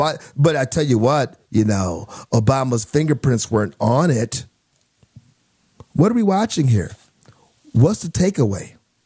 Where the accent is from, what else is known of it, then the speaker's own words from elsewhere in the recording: Milwaukee, Wisconsin, United States; now in Phoenix, United States; I am from Phoenix, Arizona, and my hometown, Tucson, Arizona, adopted hometown, really originally from Milwaukee.